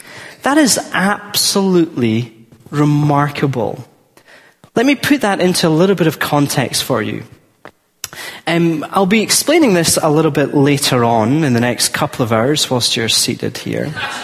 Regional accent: Scotland, United Kingdom; Yeah, I'm from the Garden of Eden, Scotland. Everywhere looks like Scotland.

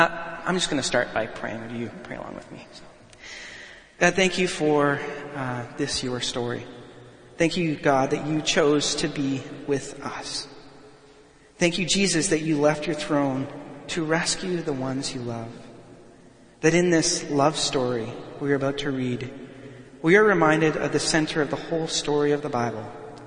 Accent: Alberta, Canada; for me, I grew up in Alberta, and when the snow comes down outside

